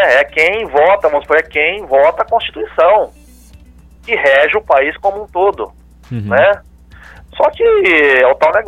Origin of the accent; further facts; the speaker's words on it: São Paulo, Brazil; now in Minas Gerais, Brazil; Eu sou paulista, né?